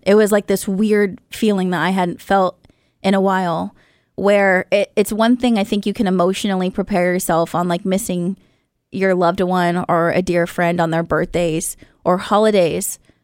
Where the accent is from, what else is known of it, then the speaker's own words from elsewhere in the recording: Philippines; I'm Filipino, so I call my grandmother my Apu.